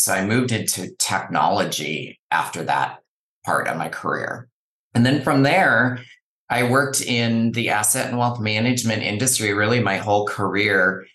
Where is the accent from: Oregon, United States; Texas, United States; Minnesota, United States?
Minnesota, United States; Le Sueur; So I grew up in Minnesota, and in my early elementary years, I grew up in rural Minnesota, a small town called Le Sueur.